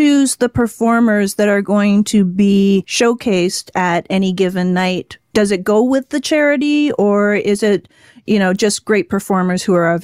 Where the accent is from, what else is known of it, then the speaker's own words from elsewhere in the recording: Canada; now in Las Vegas, United States; So, you know, I'm a Canadian living in Las Vegas.